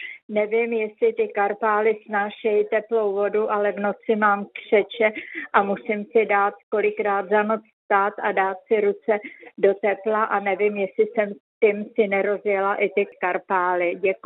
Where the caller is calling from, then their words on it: Prague, Czechia; jsem z Prahy